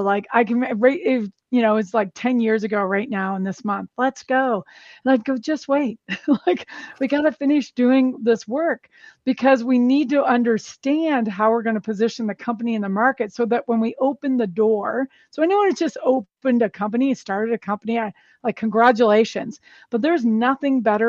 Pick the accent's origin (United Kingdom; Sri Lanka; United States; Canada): Canada; Whistler, British Columbia; we are hosting a global, you know, growth summit conference in Whistler, British Columbia, my hometown, ski resort, summer resort, mountain bike resort.